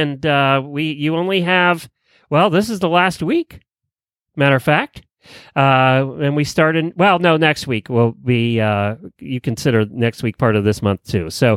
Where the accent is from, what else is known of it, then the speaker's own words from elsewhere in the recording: Pennsylvania, United States; having been a country boy all my life, growing up in Lancaster County, Pennsylvania, right, with the Amish.